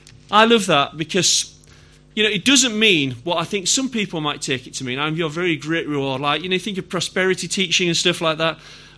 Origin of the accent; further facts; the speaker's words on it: Yorkshire and the Humber, United Kingdom; I have trouble saying that word, heir. I think it's because I'm from Yorkshire.